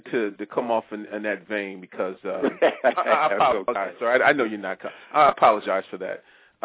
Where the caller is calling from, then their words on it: Maryland, United States; I'm calling you from Maryland.